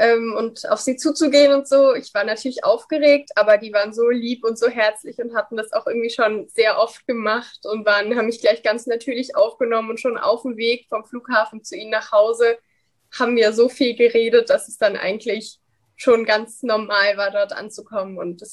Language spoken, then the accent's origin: German; Dresden, Saxony, Germany; also ich komme ja aus Dresden